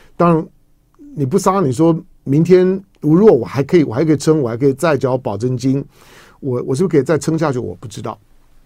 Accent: Taiwan; 台湾人的基因很特别，因为我们是闽南人

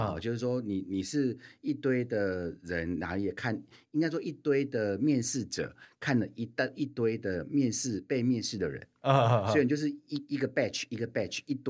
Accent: Taiwan; 我们台湾人怎么会知道什么叫巫术？

